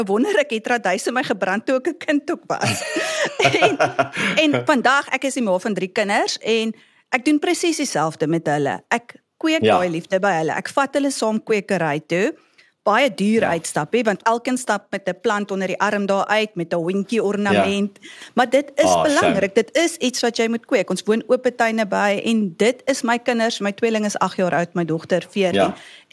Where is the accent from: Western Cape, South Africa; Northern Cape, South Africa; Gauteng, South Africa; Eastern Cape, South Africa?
Eastern Cape, South Africa; now in Jeffreys Bay, South Africa; Ons kom van die Ooskaap en my ouers bly vandag op Jeffreys Bay.